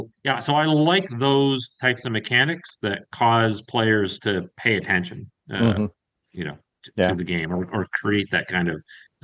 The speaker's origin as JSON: {"language": "English", "country": "Canada", "said": "And I'm from I'm from Canada, but I'm from a rural part of Canada, a small town, and there's economic challenges."}